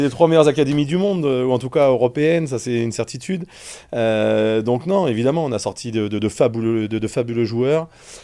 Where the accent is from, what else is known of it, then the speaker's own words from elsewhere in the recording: Lyon, Auvergne-Rhône-Alpes, France; On est assez conservateur, on est lyonnais